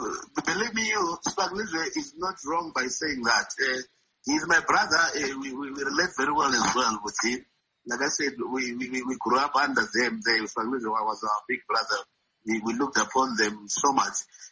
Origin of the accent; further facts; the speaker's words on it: Pelandaba, Bulawayo, Zimbabwe; Because lucky enough for me, I grew up in Pelandaba, And naturally, I grew up really directly under his custody.